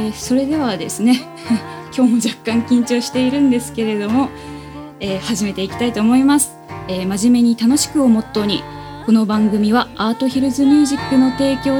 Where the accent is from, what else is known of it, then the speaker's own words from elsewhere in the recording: Oita, Japan; 方言とか、私大分県出身というふうにですね、第1回目でお話をしたんですけれども